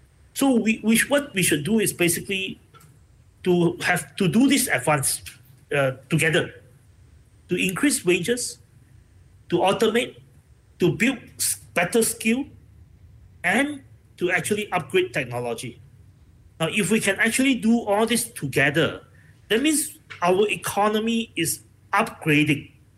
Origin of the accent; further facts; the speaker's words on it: Malaysia; Do we fit in as a Malaysian community, or we see that we are succumbed to various tension and manipulation of various sentiments?